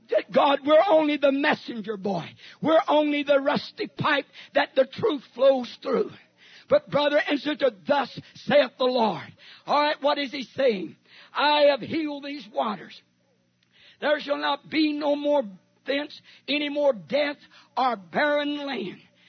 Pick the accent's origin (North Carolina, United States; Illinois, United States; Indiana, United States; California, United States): California, United States; I said, yeah, I grew up in California, but I was too young to be preaching at that time.